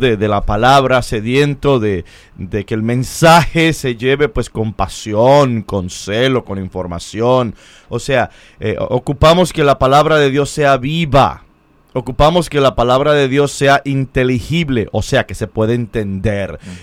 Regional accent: Brooklyn, New York, United States; born there; yo nací en Brooklyn. Uh-huh. Yo nací en el Hospital de Santa María, en el condado, en el área de Brooklyn, y me bauticé en Nuestra Señora de la Merced, en Brooklyn.

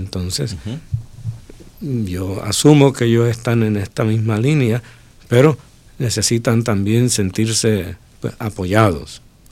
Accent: Puerto Rico; Si nosotros, por ejemplo, como puertorriqueños hemos sufrido, ¿verdad?, las consecuencias del rechazo en el pasado

